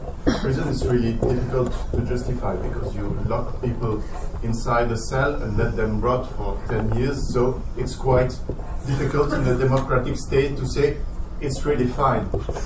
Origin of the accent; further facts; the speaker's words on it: Brussels, Belgium; English is a second language; I come from Brussels